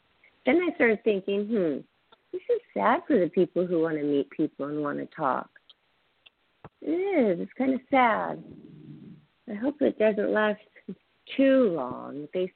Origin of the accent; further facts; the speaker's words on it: Seattle, Washington, United States; also born or lived in Spokane; So we were all born in Spokane, Washington. I grew up in Seattle.